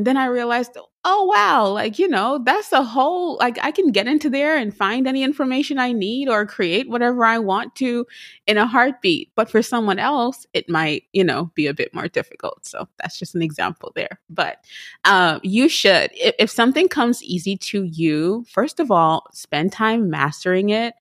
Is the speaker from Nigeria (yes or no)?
no; Trinidad & Tobago; I am from Trinidad and Tobago.